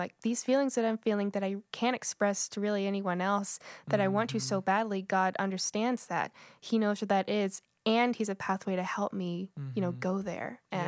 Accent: Springdale, Arkansas, United States; I'm from Springdale, Arkansas. Rep.

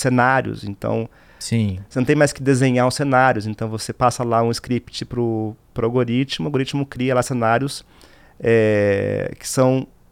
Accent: São Paulo, Brazil; Eu vim da Vila Emerson, leste de São Paulo, né? Era garotinho, pobre, não tinha muito acesso a consoles.

